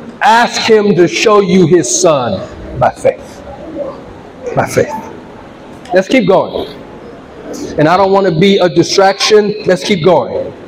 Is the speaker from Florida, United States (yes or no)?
no; California, United States; Now, please don't call me Oibo just because I'm from California. I'm brown like you.